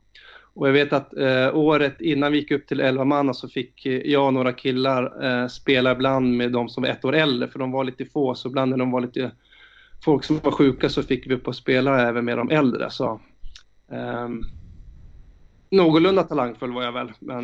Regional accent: Borlänge, Dalarna County, Sweden; also born or lived in Boden; Jag är ju riktigt äkta norrlänning. Jag är ju född i Boden. Men jag flyttade ju därifrån när jag var drygt 3 år. Så jag har inte så mycket minnen därifrån. Så jag ser mig ju mer som en dalkar. Så jag flyttade ju till Borlänge.

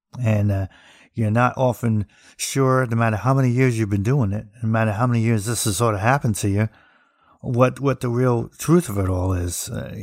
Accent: New Jersey, United States; And I'm originally from New Jersey, so being tough was necessary when you're in the neighborhood.

